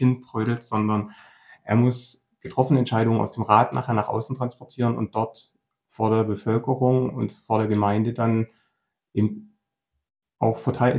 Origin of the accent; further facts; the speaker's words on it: Aldingen, Baden-Württemberg, Germany; Ich komme aus Aldingen, ich wohne hier und lebe schon immer hier.